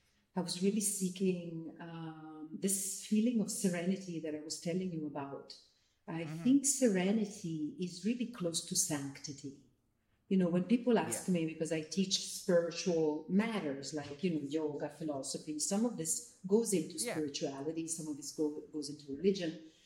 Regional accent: Italy; I was born and raised in Italy.

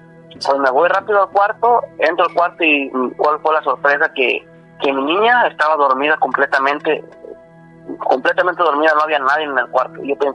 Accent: Mechoacanejo, Jalisco, Mexico; Me llevaron varias veces con un padre a la iglesia de ahí de mi pueblo, de ahí de Mechoacanejo, Jalisco, donde yo soy.

